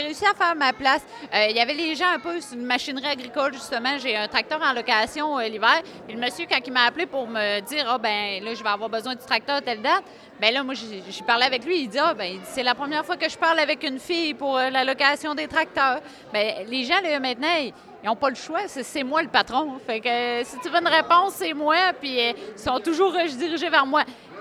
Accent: Sainte-Florence, Quebec, Canada; Je viens de Sainte-Florence, dans la vallée de la Matapédia.

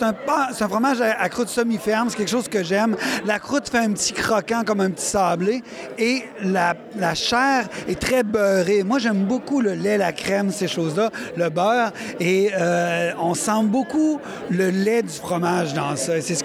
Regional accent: Montmagny, Quebec, Canada; Je suis de Montmagny.

